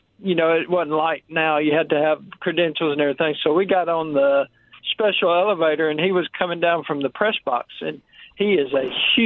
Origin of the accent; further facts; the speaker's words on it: Nashville, Tennessee, United States; we're from Nashville, Coach Parcells.